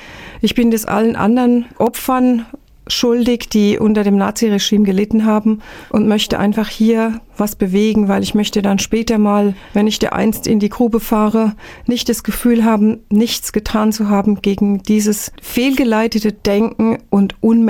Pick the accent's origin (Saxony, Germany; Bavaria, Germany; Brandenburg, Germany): Bavaria, Germany; now in Erfurt, Germany; seit 1.2. diesen Jahres wohnen wir in Erfurt. Ich bin aus Bayern, nach 30 Jahren Bayern, nach Erfurt gereist, wohne jetzt hier.